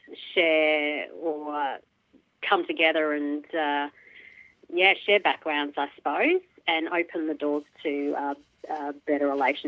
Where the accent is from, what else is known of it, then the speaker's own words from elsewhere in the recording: South Australia, Australia; I'm a farmer from the Mid-North. Broadacre cropping and livestock farmer, and my project is focused on strengthening the native bush food industry in South Australia.